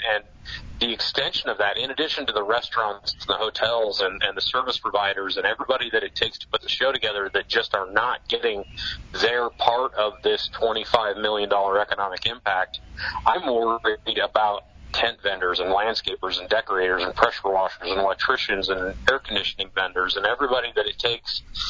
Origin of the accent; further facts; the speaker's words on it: Iowa, United States; and I grew up in Central Iowa